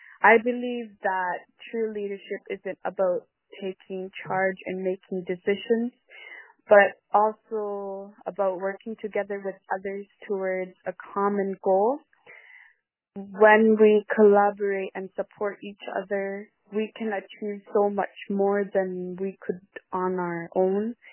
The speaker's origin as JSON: {"language": "English", "town": "Coral Harbour", "region": "Nunavut", "country": "Canada", "said": "and I'm from Coral Harbor."}